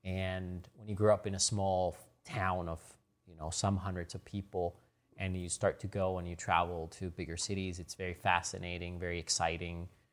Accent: Hokkaido, Japan; where I grew up in Hokkaido had the same microclimate

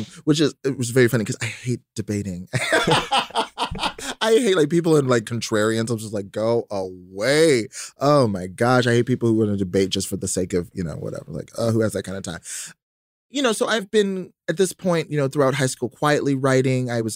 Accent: Texas, United States; I mean, you know, I grew up in Texas, as you know, right?

